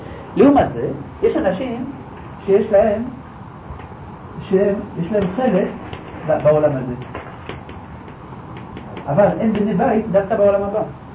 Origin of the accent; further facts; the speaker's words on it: Jerusalem, Jerusalem District, Israel; אם אני אומר על עצמי, למשל, אני בן ירושלים.